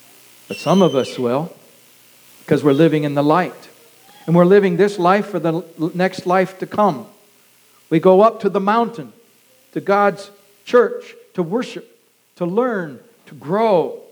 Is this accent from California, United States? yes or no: no; Kansas, United States; I'm from Kansas, and we call the Arkansas River there the Arkansas River.